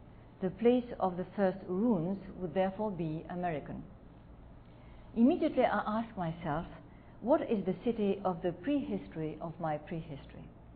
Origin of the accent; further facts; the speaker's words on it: Oran, Oran Province, Algeria; I was born in Oran, and I lived in a double city there.